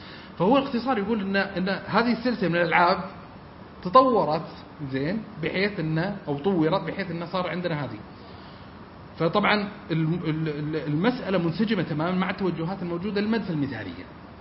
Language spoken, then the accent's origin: Arabic; Dammam, Eastern Province, Saudi Arabia; أنا من الشرقية في الدمام